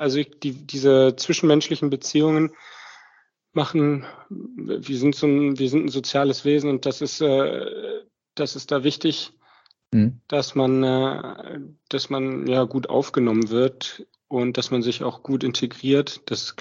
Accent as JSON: {"language": "German", "town": "Düsseldorf", "region": "North Rhine-Westphalia", "country": "Germany", "tie": "born or raised there", "said": "Düsseldorf, das ist ja meine Heimat"}